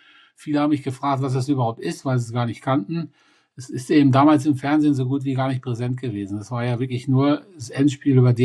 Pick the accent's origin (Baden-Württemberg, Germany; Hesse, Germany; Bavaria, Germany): Hesse, Germany; ich komme ja aus der Nähe von Kassel